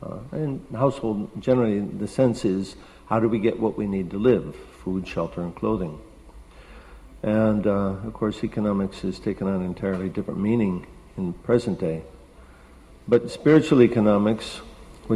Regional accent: Detroit, Michigan, United States; born there; Oh, by the way, I'm not from Russia. I'm born in Detroit, and was born again in this remote corner of the world

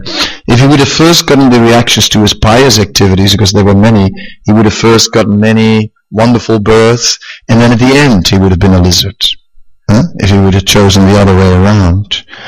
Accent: Netherlands; Yeah, I'm also from the Netherlands.

